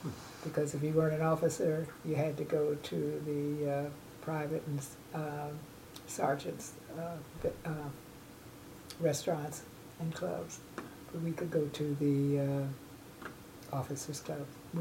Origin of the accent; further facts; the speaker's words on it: Chicago, Illinois, United States; born there; I was born in Chicago.